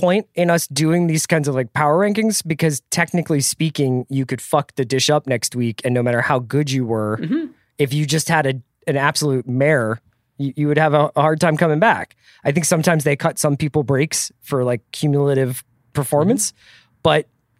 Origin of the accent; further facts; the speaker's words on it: Philadelphia, Pennsylvania, United States; I spent more time in New Jersey than other parts of Pennsylvania as a kid growing up in Philadelphia.